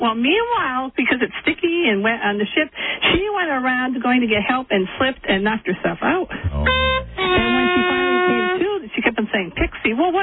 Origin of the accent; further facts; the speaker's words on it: Connecticut, United States; Well, I grew up in Connecticut, so compared to Connecticut, this is the sticks.